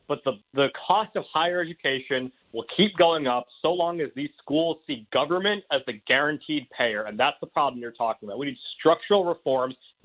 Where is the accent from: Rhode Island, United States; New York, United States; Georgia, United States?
Rhode Island, United States; I mean, there's a district in Rhode Island, Steve. That's my home state